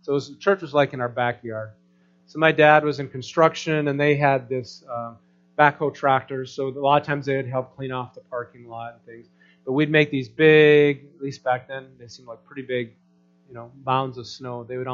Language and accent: English; North Dakota, United States; I grew up in North Dakota, so did my share of snowmobiling.